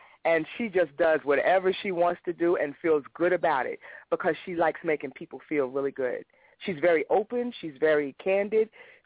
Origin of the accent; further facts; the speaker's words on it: New York, United States; moved away; You know, I am a native New Yorker, even though I don't reside here anymore. I'm a native New Yorker, you know, and I know where my roots are